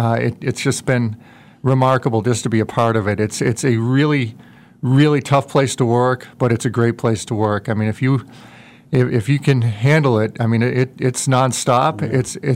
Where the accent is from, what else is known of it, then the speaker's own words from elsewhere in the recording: Worcester, Massachusetts, United States; I'm originally from Worcester, Massachusetts, Central Mass, a wonderful small city, working class town, and I grew up there, went to high school, public schools my whole life